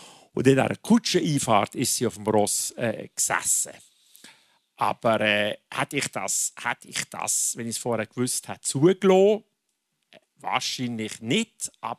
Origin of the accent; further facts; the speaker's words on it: Switzerland; Damit ich in die Medien komme, als Schweizer Botschafter, muss ich interessant sein.